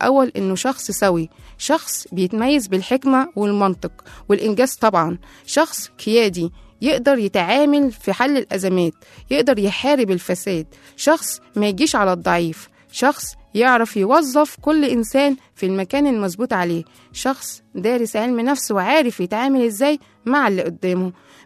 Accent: Egypt; لان انا ابن مصر، انا اللي نفسي اشوفها في احسن حال

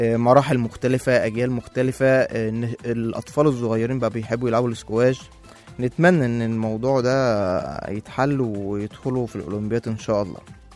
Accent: Egypt; احنا ما شاء الله عندنا في مصر قنوات دلوقتي متخصصة في الرياضة

